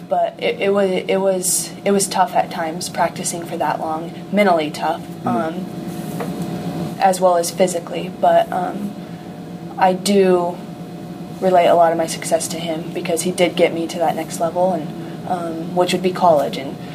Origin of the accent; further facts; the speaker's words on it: Rio Rancho, New Mexico, United States; So I grew up in New Mexico in a town called Rio Rancho. There's nothing but dirt there. And the wind blows like crazy.